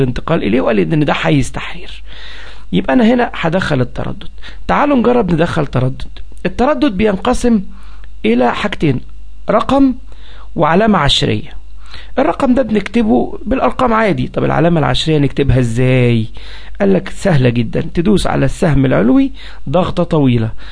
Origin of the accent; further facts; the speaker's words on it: Egypt; يعني مثلا إحنا عندنا في مصر الأرقام من 87.5 ل108